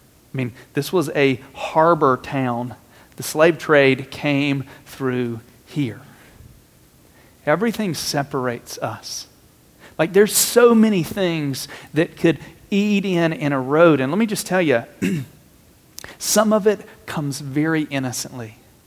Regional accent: the South, United States; I'm from the South. I had grandparents that used words that I will not say because that was their culture.

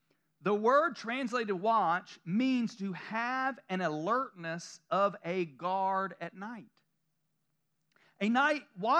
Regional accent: the South, United States; accent: southern; My southern accent came out real big right then. I am from the south.

